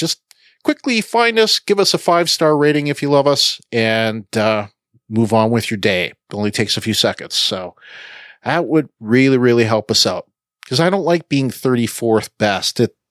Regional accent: Canada; I'm a Canadian. I can't vote yet. I'm not a citizen of this country yet.

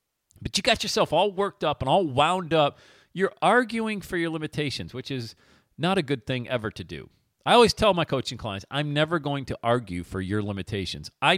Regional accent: Bradford, Pennsylvania, United States; I was 13 years old growing up in Bradford, Pennsylvania.

